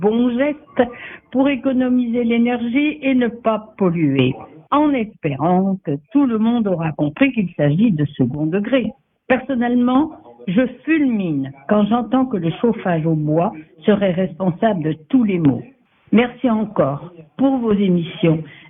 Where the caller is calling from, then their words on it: La Réole, Nouvelle-Aquitaine, France; de La Réole en Gironde.